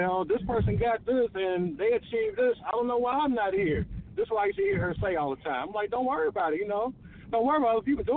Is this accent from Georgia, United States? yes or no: yes; Atlanta, Georgia, United States; You know, I'm from Atlanta. I live in Atlanta, Georgia.